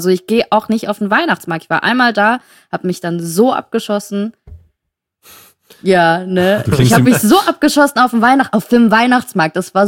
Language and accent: German; Saarland, Germany; Nee, bei uns im Saarland, ne?